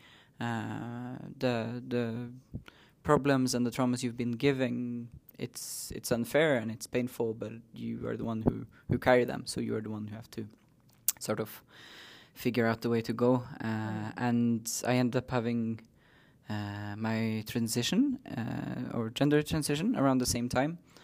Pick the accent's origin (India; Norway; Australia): Norway; So I'm Sami from my father's family. My mother's side is Norwegian. So I grew up on the Norwegian side of Sapmi.